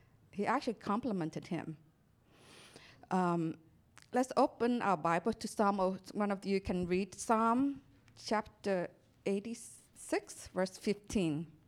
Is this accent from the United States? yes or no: no; Vietnam; English is a second language; I remember when I was growing up in Vietnam, our house only have one room.